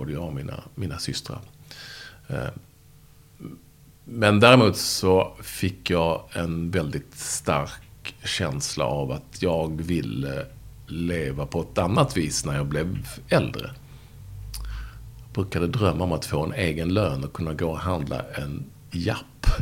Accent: Malmö, Skåne, Sweden; born or raised there; also born or lived in Landskrona

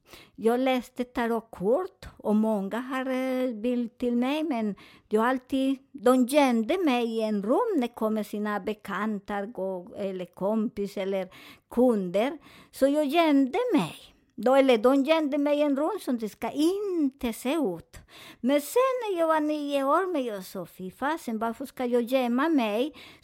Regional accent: Colombia; Swedish is a second language; För ni vet att jag är från Colombia

